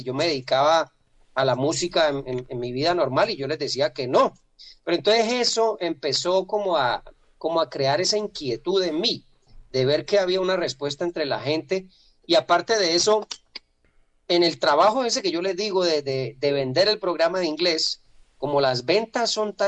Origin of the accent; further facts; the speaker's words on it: Cali, Valle del Cauca, Colombia; Eso fue un cambio brutal para mí como caleño. Pasar de un clima caliente a una altura pues casi que al nivel del mar.